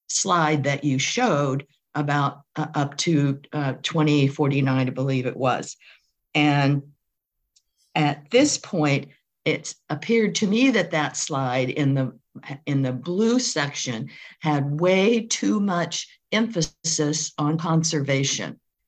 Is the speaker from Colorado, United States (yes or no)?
no; Edmonds, Washington, United States; from Edmonds.